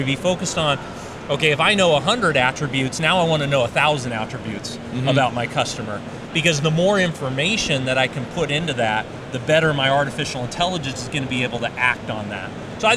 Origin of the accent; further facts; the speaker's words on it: Denver, Colorado, United States; You know, I'm from Denver, Colorado, and we have ski resorts